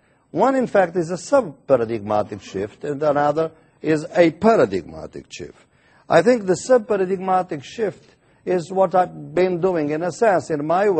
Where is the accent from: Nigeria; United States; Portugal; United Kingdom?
Portugal; I come from Portugal. I don't come from there.